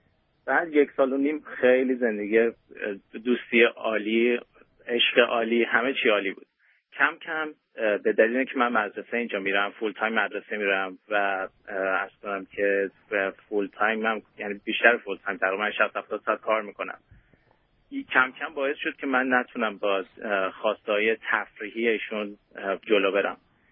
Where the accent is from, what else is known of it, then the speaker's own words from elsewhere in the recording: Iran; moved away; من 3 سال پیش از ایران اومدم اینجا